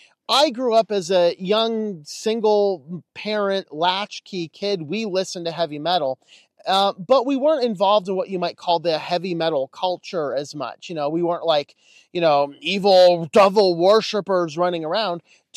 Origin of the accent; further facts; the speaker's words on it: Pennsylvania, United States; obviously that's not where I'm at now, but in my home state of Pennsylvania, I should say